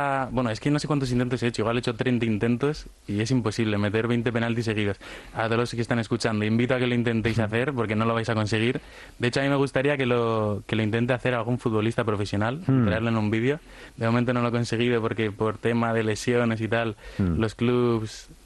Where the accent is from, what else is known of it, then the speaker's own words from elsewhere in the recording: Gallarta, Basque Country, Spain; Eso, soy de Gallarta. No suelo decirlo, suelo decir que soy de Bilbao para que la gente sepa más, pero sí, soy de Gallarta.